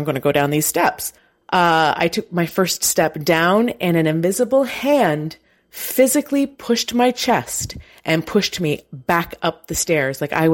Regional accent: Toronto, Ontario, Canada; I'm from Toronto, Ontario.

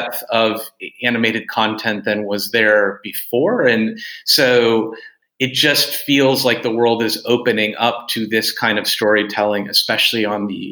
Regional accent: United States; last week as an American, we were glued to our TVs for the election.

